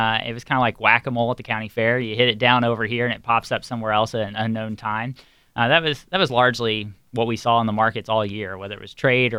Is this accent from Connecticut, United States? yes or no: no; Missouri, United States; sometimes that gets brought up when I say I'm from Missouri